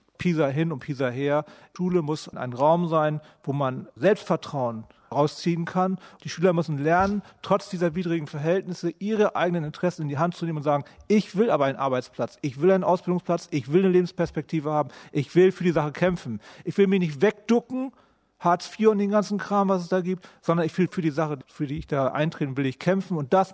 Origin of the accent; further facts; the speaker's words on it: Lower Saxony, Germany; Ich bin aus dem Landkreis Verden